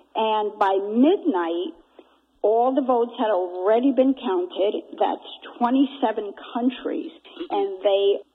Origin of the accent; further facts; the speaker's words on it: United States; now in Portugal; I have dual citizenship. And although I don't agree with dual citizenship, I'm an American, but those are the EU rules, so I abide by the rules when I'm in Portugal.